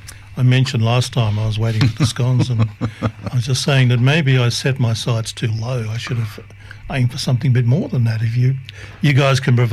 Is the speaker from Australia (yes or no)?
yes; Blacktown, New South Wales, Australia; since I was a little fella growing up in Blacktown, transport in Western Sydney was always below the level we needed.